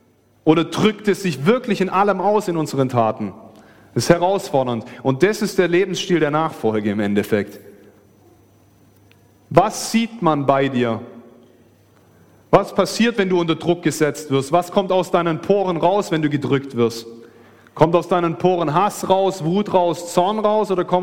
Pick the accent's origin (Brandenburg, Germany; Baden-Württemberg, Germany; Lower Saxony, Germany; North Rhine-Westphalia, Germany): Baden-Württemberg, Germany; weil wir kommen so aus dem Schwabenland